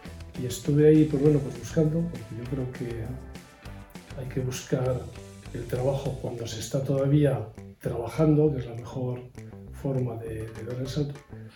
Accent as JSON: {"language": "Spanish", "town": "Bilbao", "region": "Basque Country", "country": "Spain", "tie": "born or raised there", "said": "soy supernumerario y he trabajado en Vitoria, aunque yo soy natural de Bilbao."}